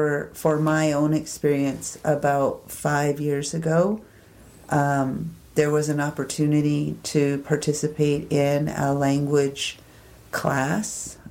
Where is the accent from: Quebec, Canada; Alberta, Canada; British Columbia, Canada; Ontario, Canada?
British Columbia, Canada